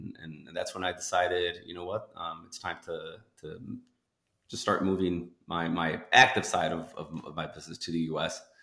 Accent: Nicaragua; now in Miami, United States; So I was born in Miami. I'm in the 80s, right? So there was a war in Nicaragua where my parents were originally from, and I was born here because my parents were here living because of that war. And long story short, when I was like 5 or 6 years old, we moved back to Nicaragua, grew up

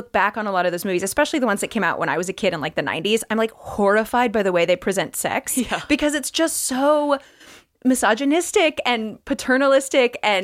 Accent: Midwest, United States; And Nick is from the Midwest. I am also from the Midwest.

